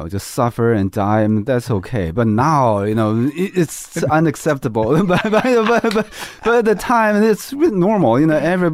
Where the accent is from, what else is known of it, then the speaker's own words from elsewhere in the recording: China; I grew up in China.